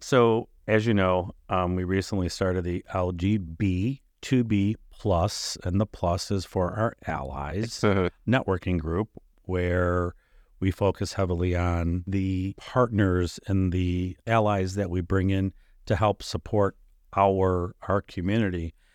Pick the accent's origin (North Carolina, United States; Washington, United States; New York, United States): New York, United States; Rochester; also born or lived in Atlanta; now in St. Petersburg, United States; I grew up in Rochester, New York. I moved to Atlanta, Georgia, and now I live in St. Petersburg, Florida.